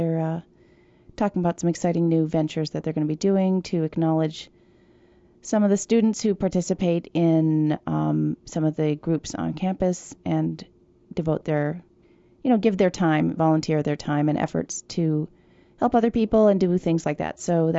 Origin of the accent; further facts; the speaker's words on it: Cleveland, Ohio, United States; because I'm from Cleveland originally, and I like to feature Cleveland artists.